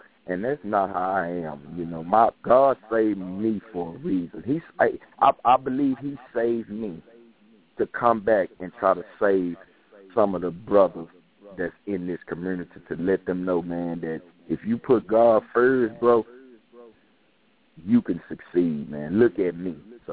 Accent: Dallas, Texas, United States; Well, yes, I'm born and raised in South Central Dallas, also known as Joppy. Pretty sure everybody know it as Joppy.

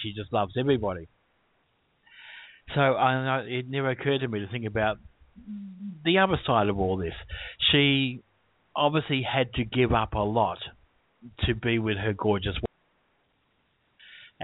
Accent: Australia; Well, being an Australian, I said, fuck you

